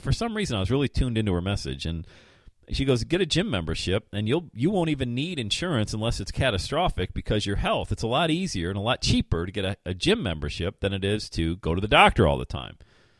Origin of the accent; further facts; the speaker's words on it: Bradford, Pennsylvania, United States; And then we moved to Bradford, Pennsylvania, my hometown where I have all these real estate rentals.